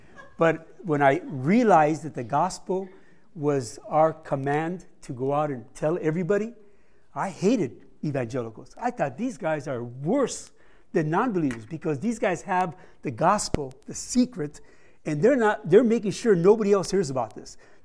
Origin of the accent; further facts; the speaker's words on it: Los Angeles, California, United States; I grew up in Los Angeles where John MacArthur is and Swindoll used to be there